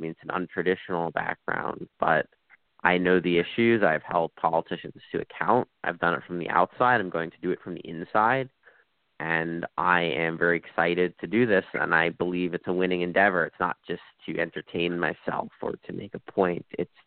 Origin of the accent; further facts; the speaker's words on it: Brooklyn, New York, United States; I'm a lifelong resident of the district. I grew up in Brooklyn and Bay Ridge.